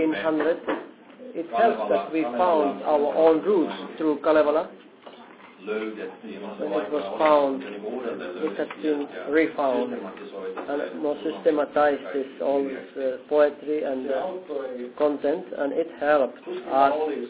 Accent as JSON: {"language": "English", "country": "Finland", "said": "Then even I came from Finland and I have blue eyes and white hair"}